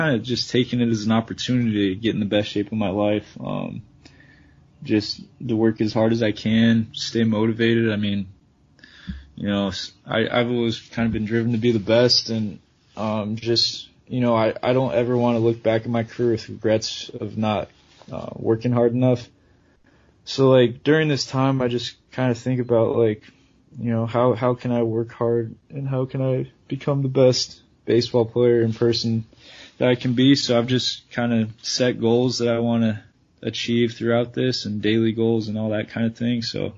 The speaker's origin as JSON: {"language": "English", "region": "Washington", "country": "United States", "tie": "born or raised there", "said": "And just being able to play for kind of my hometown team, you know, I've been a Mariners fan my entire life."}